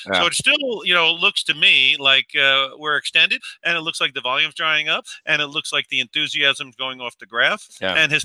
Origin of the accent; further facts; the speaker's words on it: Bronx, New York, United States; I was born in the Bronx, so you would know what a bad neighborhood looks like just because you went outside when you were a kid.